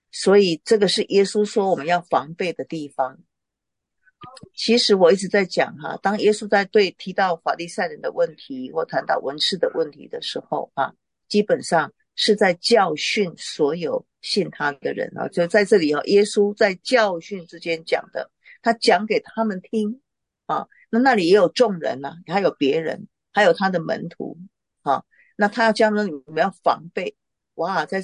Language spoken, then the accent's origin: Chinese; Taiwan; 我们在我们这里讲，我台湾人讲酵里面讲教哈